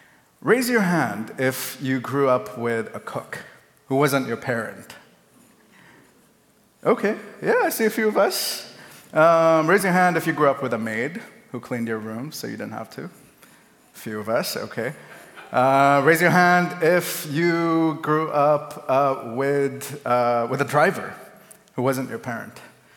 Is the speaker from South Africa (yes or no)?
no; Mumbai, Maharashtra, India; now in United States; When I tell people that I was born and raised in Mumbai, India, they usually think my childhood looked like this.